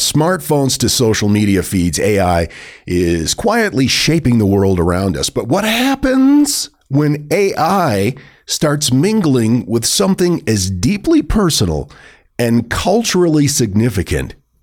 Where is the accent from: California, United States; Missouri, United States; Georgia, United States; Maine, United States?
Maine, United States; And how my home state of Maine, the 21st Maine, were the ones that kind of saved the day.